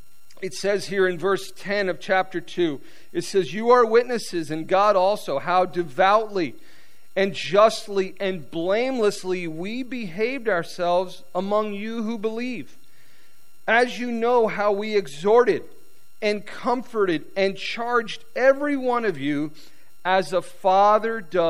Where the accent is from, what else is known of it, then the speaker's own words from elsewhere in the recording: New York City, New York, United States; I grew up down in New York City. The way I got to upstate New York, to the North Country, was this.